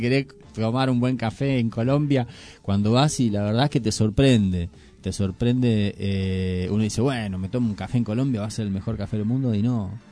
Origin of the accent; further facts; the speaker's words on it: Argentina; now in Uruguay; Entonces, en realidad, sí, los argentinos, justamente por no poder exportar a nivel de la producción que había en Argentina, pudimos disfrutar de nuestra carne.